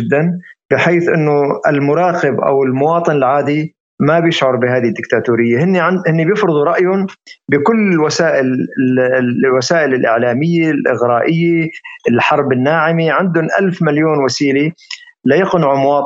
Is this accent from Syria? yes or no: yes; Syria; now in Europe; لنظل نسمع رأينا كشعب عربي، كإنسان سوري، كمثقف عربي